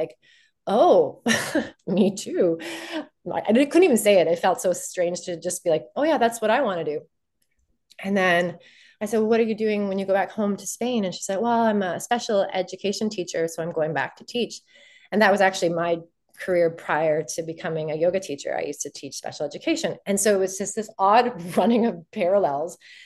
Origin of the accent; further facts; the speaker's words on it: Canada; And we got back home to Canada. We're originally from Canada.